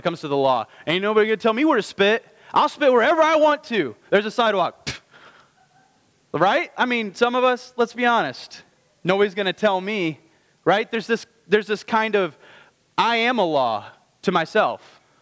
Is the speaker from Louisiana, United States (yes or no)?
no; Indiana, United States; moved away as an adult; now in Bridgewater, United States; And in doing so, which I did 12 years ago, I'm from Indiana, all right? I don't know if everybody knows that or not. So I moved to Virginia